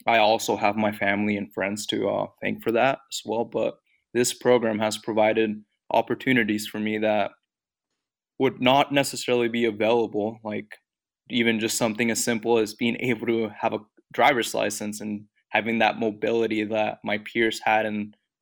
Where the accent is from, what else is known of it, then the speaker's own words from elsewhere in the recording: Mexico; now in United States; I wouldn't know where to even go if I had to go back to my home country of Mexico. It's not what I consider home.